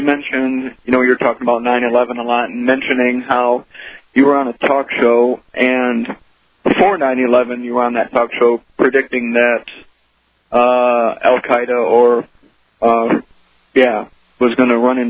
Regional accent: Michigan, United States; I'm really from Michigan, and it's exceeded all of my expectations

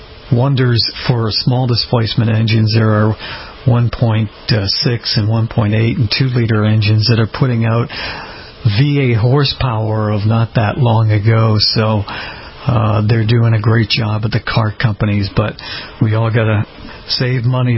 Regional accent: Boston, Massachusetts, United States; now in Florida, United States; But luckily, I'm from Boston and living in Florida right now, but I haven't had the pleasure of running into these fire ants.

